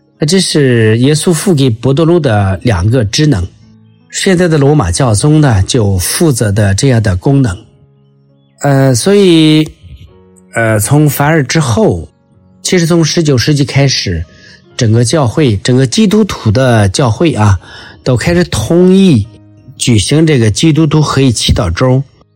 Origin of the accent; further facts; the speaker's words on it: China; 就像我们中国人说，大爱无言，大爱无疆。